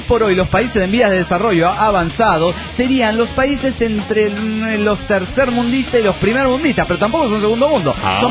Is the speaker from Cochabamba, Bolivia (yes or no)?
yes; Cochabamba, Bolivia; de Cochabamba, Bolivia.